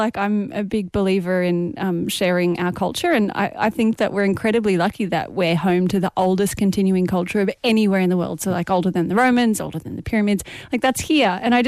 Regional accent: Australia; first language Gomeroi; So Yama is hello in Gomeroi, which is my native language.

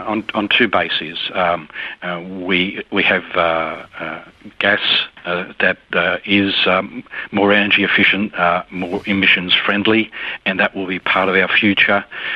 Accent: Queensland, Australia; As a Queenslander, I'm very proud of the fact that we are the world's largest exporter of metallurgical coal

